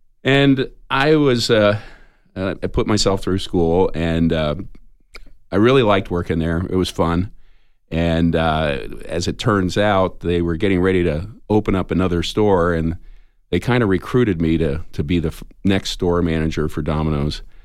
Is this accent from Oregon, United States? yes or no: no; New Jersey, United States; Well, I grew up in New Jersey. Lived there for 20 years, and the beginning of my life there pretty much was playing music.